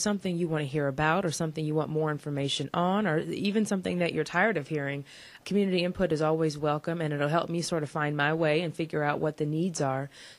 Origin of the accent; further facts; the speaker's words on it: Georgetown, Illinois, United States; Well, I grew up in Georgetown, so I'm Vermillion County born and raised, and, you know, went away for a couple years to college and came right back, still in Georgetown.